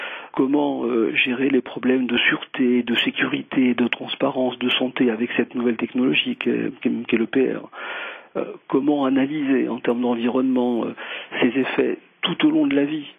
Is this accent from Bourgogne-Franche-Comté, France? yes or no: no; Toulouse, Occitanie, France; Je suis toulousain